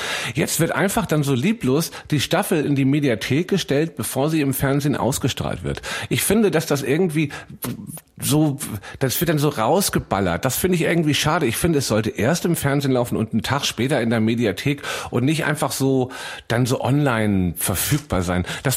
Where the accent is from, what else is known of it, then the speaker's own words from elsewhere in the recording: Northern Germany, Germany; als ob wir in Köln damit ankommen, mit dem Humor als Norddeutscher